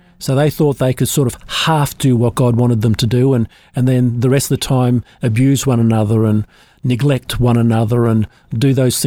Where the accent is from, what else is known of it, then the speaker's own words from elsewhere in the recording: Melbourne, Victoria, Australia; born there; my heritage is in Russia. I have pure Russian blood in me, though I was born here in Melbourne.